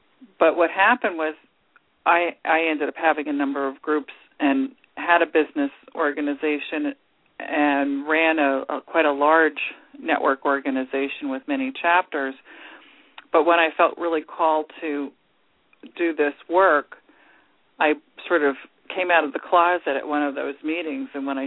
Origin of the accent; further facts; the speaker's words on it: New Jersey, United States; Well, I'm from New Jersey originally and went out to California with this idea that I wanted to work at in a motion picture studio